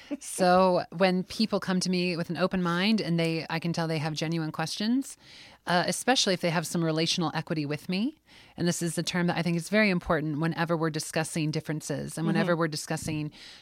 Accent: Columbus, Ohio, United States; also born or lived in New York / California; And I grew up in Columbus and went to New York and then to California and came back.

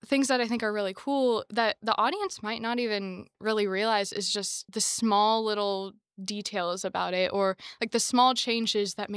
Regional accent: Knoxville, Tennessee, United States; So I grew up in Knoxville, Tennessee.

